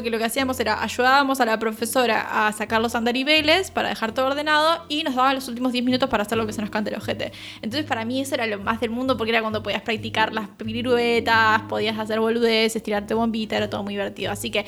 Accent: Viedma, Río Negro, Argentina; porque para mí el río es sinónimo a mi infancia. Yo nací en Viedma.

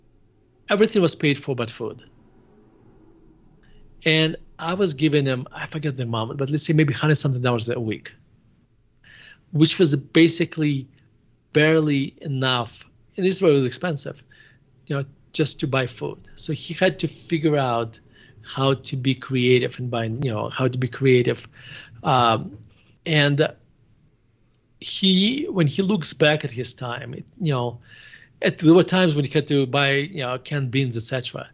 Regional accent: Russia; English is a second language; now in United States; So I grew up in Russia. So throughout my in the Soviet, not just in Russia, in Soviet Russia

